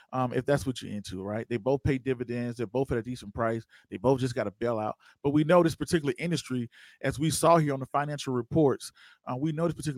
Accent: California, United States; I'm from the Bay.

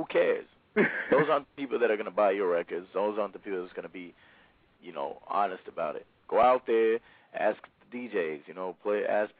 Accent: Dallas, Texas, United States; From Texas, you know, it's getting better. Dallas, I'm from Dallas. I live in Dallas also, and Dallas music is really starting to pop off.

